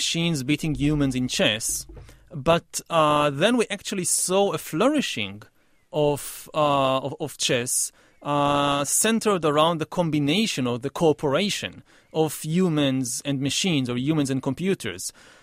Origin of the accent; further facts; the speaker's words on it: Israel; I come from Israel